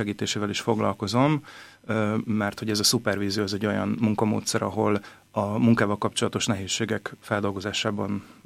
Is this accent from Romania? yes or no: no; Ózd, Borsod-Abaúj-Zemplén, Hungary; az országnak egy olyan régiójában születtem, illetve nőttem fel Borsod megyében, Ózdon